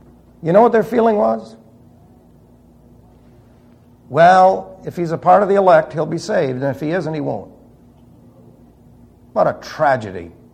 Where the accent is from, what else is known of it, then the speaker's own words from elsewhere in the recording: New York City, New York, United States; Now, I was raised in New York City. And so I could appreciate the thinking and the whole ideology of young people from New York City